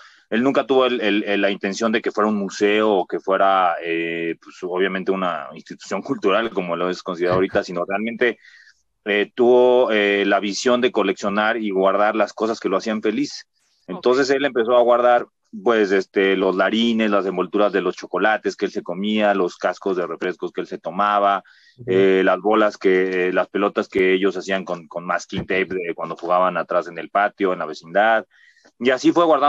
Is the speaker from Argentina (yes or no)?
no; Mexico City, Mexico; born there; Yo nací aquí en el Hospital de México, aquí justamente en Viaducto